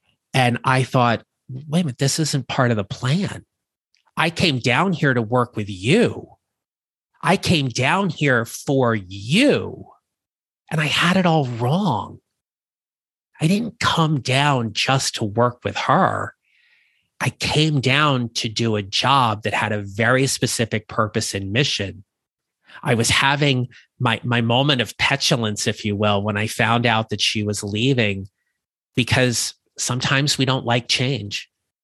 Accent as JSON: {"language": "English", "region": "New Jersey", "country": "United States", "said": "I was this guy from Northern New Jersey who just wanted to come down and work."}